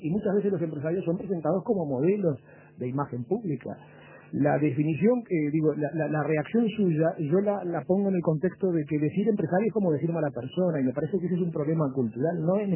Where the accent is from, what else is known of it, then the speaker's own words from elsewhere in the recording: Madrid, Community of Madrid, Spain; Bueno, yo soy de Madrid.